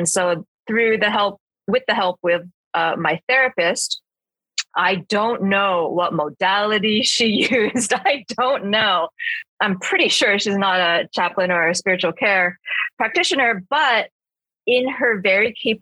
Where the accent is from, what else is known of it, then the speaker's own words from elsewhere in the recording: Vancouver, British Columbia, Canada; and I grew up in Vancouver.